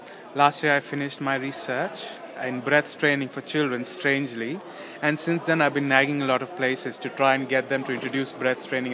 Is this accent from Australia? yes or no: no; India; I'm from India